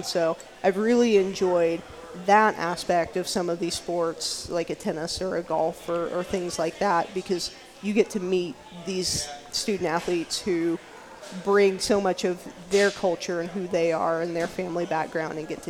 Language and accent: English; Indiana, United States; I'm from Indiana, so basketball, like, everybody plays basketball, right?